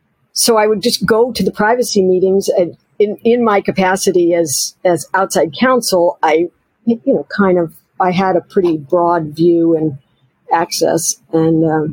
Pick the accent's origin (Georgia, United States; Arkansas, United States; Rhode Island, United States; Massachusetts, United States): Arkansas, United States; I was cheap. I was from Arkansas.